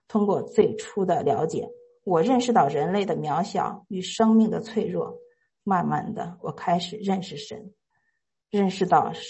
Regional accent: China; now in United States; 2020年11月，我受洗归于主耶稣。我从小在国内长大，接受的是唯物主义教育，长大以后进入的是理工科专业的学校，工作的职业是工程师。这样的成长过程是我成为一个不折不扣的无神论者。

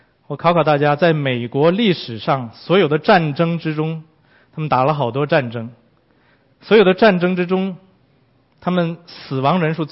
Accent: China; 所以不要以为我们中国人什么跟神很远

